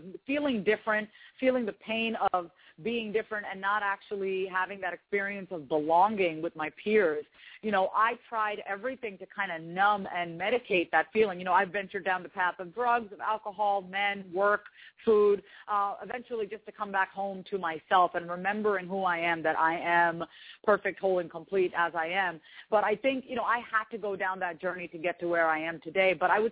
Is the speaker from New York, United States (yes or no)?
yes; New York, United States; So I was raised on Long Island, New York. My parents are Indian immigrants. They came here in the 70s, and I grew up in a predominantly white town.